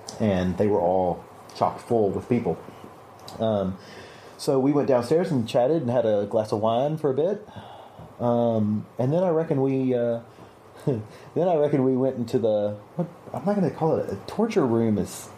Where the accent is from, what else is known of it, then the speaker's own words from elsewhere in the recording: the South, United States; I am from the South, and we don't put collars on many things that aren't dogs.